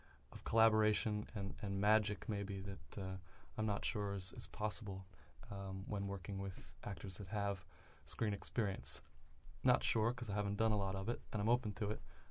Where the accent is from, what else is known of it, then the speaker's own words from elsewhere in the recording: Baltimore, Maryland, United States; also born or lived in New York; to move back to Baltimore and try writing a feature script. So I moved in with my dad in the house I grew up in on Louise Avenue in Hamilton.